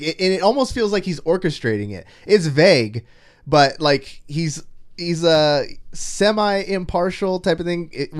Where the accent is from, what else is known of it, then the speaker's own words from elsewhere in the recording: Rio Linda, California, United States; I grew up in Rio Linda, and he is the nightmare.